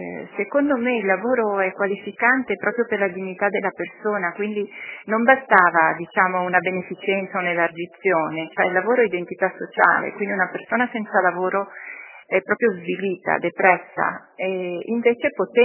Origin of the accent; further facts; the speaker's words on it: Genoa, Liguria, Italy; now in Caserta, Italy; Io sono genovese, ma vivo qui da una ventina d'anni